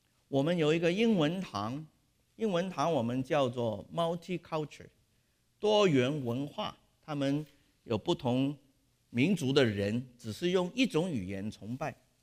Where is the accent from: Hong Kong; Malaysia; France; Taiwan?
Hong Kong; 我是香港来的，像跟香港的人传福音，这个是同文化，对不对？那我是香港人